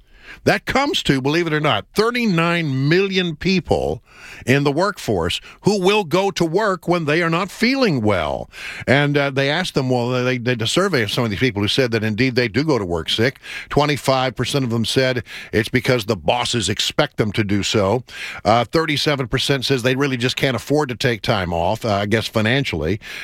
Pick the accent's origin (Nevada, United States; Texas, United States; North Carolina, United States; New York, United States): Texas, United States; born there; I was born in Texas, and I have a birth certificate to prove it.